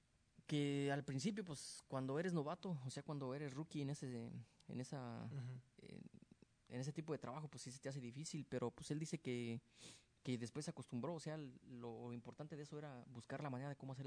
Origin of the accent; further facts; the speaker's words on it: Michoacán, Mexico; pero para el área donde somos nosotros, allá de Michoacán, que le llaman pinole